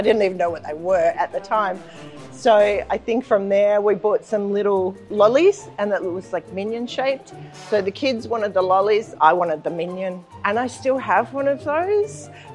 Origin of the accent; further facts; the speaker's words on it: Australia; I'm from Australia